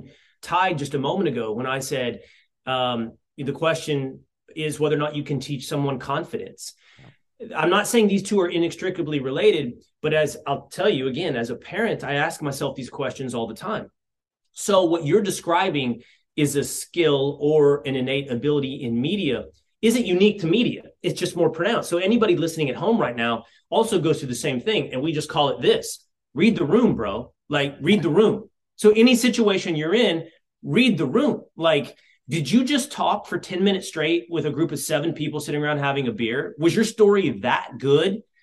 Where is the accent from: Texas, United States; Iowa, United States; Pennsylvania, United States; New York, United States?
Texas, United States; I come from Texas.